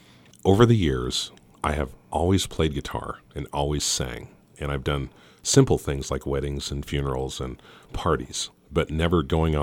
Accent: Joliet, Montana, United States; my parents moved to Joliet, Montana when I was a little kid, and so I grew up in Carbon County and still live there.

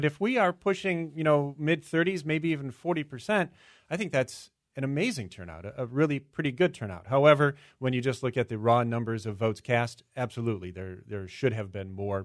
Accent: Chicago, Illinois, United States; I grew up in Chicago where alcohol flowed freely after elections when I was a young child.

